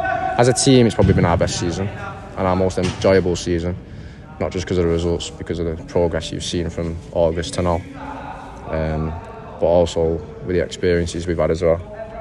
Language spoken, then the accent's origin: English; Salford, North West England, United Kingdom; I'm from Salford.